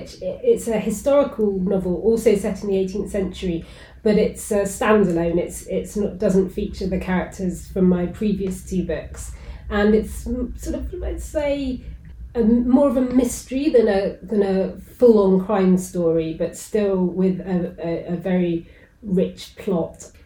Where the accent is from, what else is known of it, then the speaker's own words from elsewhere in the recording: Bristol, South West England, United Kingdom; She lived opposite me, actually, where I grew up in Bristol.